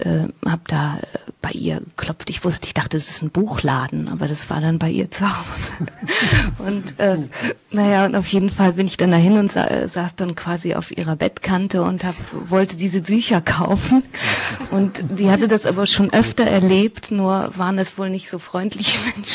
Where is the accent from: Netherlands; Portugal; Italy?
Portugal; now in Germany; da war ich noch nicht mal richtig ansässig in Deutschland, weil ich bin ja in Portugal aufgewachsen